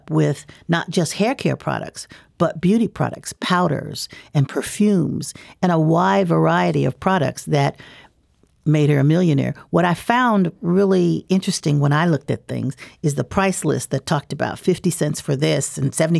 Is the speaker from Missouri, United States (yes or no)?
yes; St. Louis, Missouri, United States; Well, personally, in my growing up in St. Louis, and have been involved with going to Annie Malone